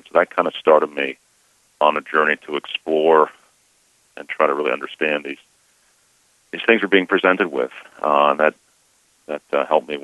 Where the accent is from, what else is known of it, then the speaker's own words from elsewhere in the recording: Massachusetts, United States; Well, you know, I mean, I grew up in a small town.